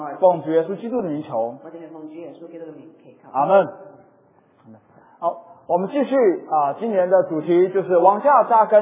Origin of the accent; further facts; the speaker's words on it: Taiwan; 因为在过去的生活环境里面，我在台湾长大，都是在民间的那种信仰当中成长的。